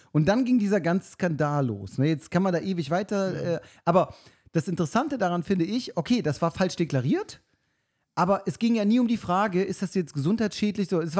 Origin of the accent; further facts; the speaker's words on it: Rhineland, Germany; Ich als Rheinländer